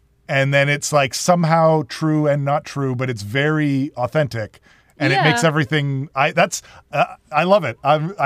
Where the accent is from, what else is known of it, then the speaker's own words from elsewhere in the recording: Canada; I am Canadian